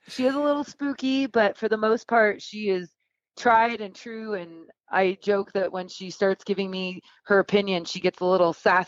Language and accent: English; Sacramento, California, United States; Growing up in Sacramento